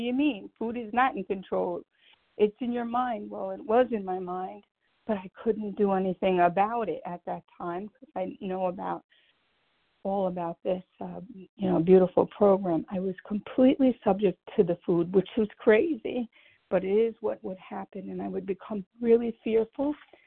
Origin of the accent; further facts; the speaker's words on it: New York, United States; Yes, it's … I am from New York.